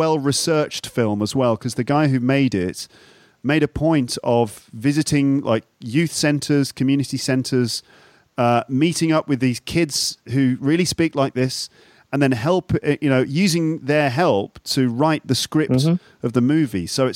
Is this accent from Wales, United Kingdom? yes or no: no; Solihull, West Midlands, United Kingdom; In fact, I'm from Solihull, which is just on the outskirts of Birmingham.